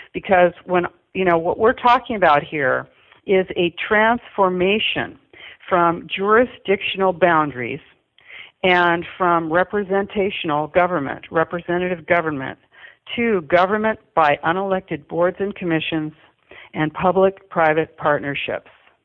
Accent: United States; of course, I'm an American, and, you know, so I look at it from an American point of view

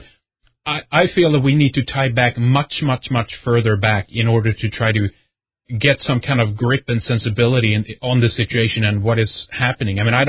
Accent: Sweden; English is a second language; just growing up in Sweden, I always have to continue to just harken back to that and remind people as well of how it is to grow up in a Scandinavian country today

